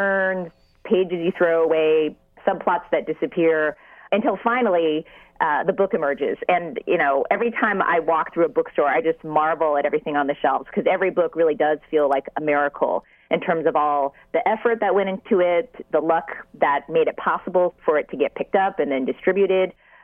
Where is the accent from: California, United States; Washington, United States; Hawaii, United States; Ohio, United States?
California, United States; Well, I'm the daughter of Chinese immigrants, American-born, and I grew up in the Bay Area.